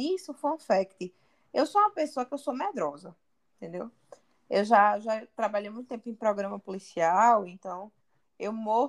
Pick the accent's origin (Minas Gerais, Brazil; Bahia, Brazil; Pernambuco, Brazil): Pernambuco, Brazil; Recife; Eu passei a minha vida toda no Cordeiro, meu filho. É Zona Oeste aqui.